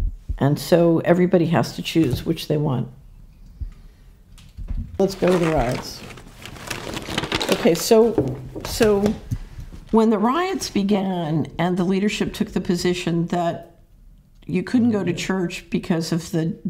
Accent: Philadelphia, Pennsylvania, United States; because I grew up in Philadelphia

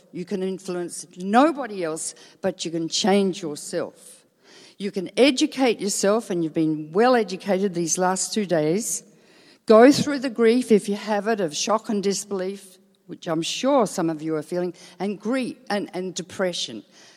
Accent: Melbourne, Victoria, Australia; And I was brought up in Melbourne where that film was set.

